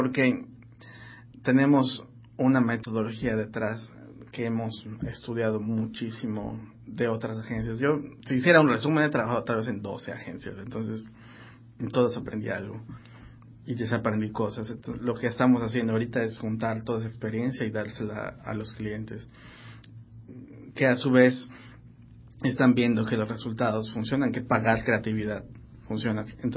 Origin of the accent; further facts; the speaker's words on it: Yucatán, Mexico; Nosotros también somos parte de México, pero si vas a la Ciudad de México y ven un yucateco trabajando en publicidad, era yo como un bicho raro.